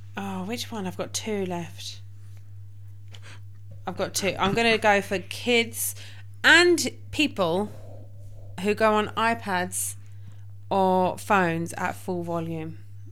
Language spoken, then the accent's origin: English; United Kingdom; Okay, next pet peeve for me, and I think that this is an ingrained in being British, queue jumpers.